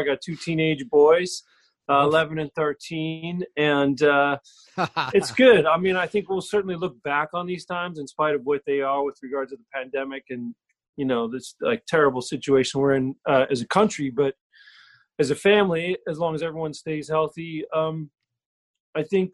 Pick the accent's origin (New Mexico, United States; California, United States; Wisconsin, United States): California, United States; Los Angeles; just in L.A. Is okay, a little place called Mount Washington.